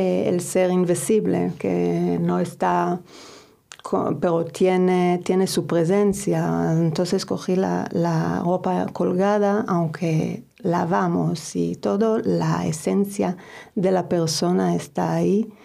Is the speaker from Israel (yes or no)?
yes; Israel; moved away; Salí de Israel en 95 cuando se mataron a Rabin. Yo sentía que tengo que salir. La verdad que he perdido la esperanza. Y así buscaba fuera de Israel de vivir.